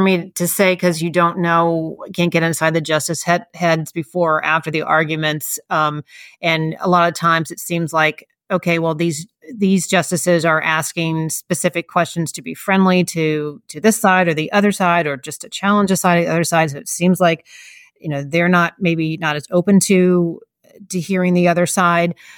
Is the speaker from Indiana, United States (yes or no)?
yes; Indiana, United States; I'm from Indiana. I primarily wrote for the Indianapolis Star.